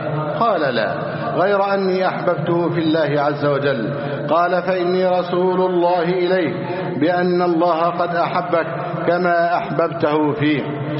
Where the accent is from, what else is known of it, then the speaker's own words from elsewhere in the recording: Egypt; اللهم احفظ بلدنا مصر واجعلها أمنا أمانا، سخاء رخاء، وسائر بلاد المسلمين.